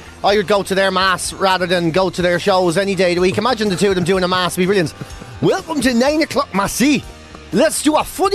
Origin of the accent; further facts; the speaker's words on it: Newcastle, North East England, United Kingdom; accent: Newcastle; He's spinning in circles listening to my Newcastle accent here.